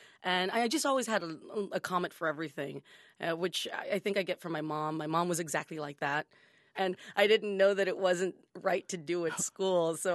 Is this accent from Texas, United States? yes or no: yes; Texas, United States; I grew up in South Texas, and a lot of the kids that I went to school with, over half of them, were from migrant farm working families.